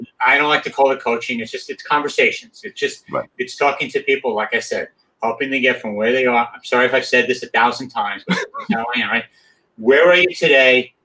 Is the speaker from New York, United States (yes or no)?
yes; New York, United States; I'm from New York, so I can ramble on and on and on.